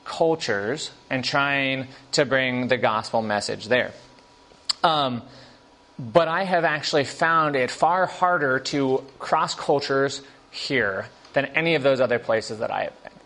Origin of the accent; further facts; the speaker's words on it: California, United States; As a Californian, I did not speak the same language as my friends in Panama City, Florida.